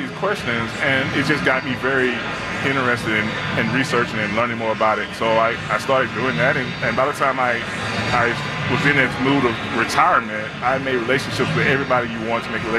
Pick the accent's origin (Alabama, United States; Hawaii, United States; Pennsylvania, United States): Alabama, United States; Kelvin; Again, I grew up in Kelvin, Alabama. We barely made the, you know, 11 people on the inside.